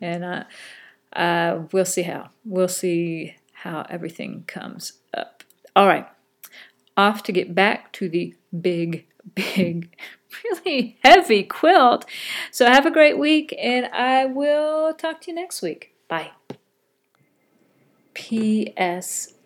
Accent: United States; I am an ignorant citizen of the United States of America.

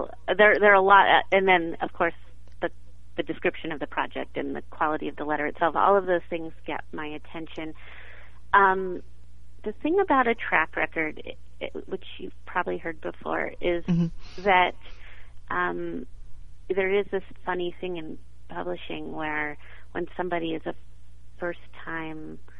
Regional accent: Texas, United States; I'm originally from Texas, so the Austin resonated with me, and was a convincing Austin

